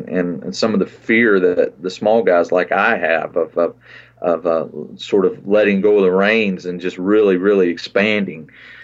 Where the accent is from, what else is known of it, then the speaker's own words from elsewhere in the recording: Bonair, Georgia, United States; also born or lived in Warner Robins, United States; I was born in Warner Robins, Georgia. Which many people know that place now. It's in central Georgia. It's got Robins Air Force Base down there. I was born there and lived right down the road in Bonair, Georgia